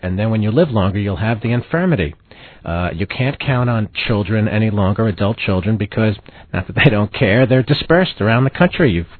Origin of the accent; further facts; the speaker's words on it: New York, United States; I'm a New Yorker.